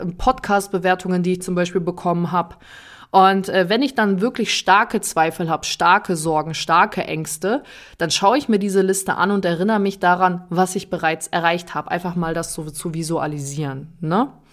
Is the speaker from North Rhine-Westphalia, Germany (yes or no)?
yes; North Rhine-Westphalia, Germany; moved away as an adult; now in Nuremberg, Germany; dass ich alleine mit 22 nach Nürnberg gezogen bin, weil ich einfach einen Tapetenwechsel brauchte. Ich komme ursprünglich aus NRW, also 450 Kilometer weit weg von meiner Familie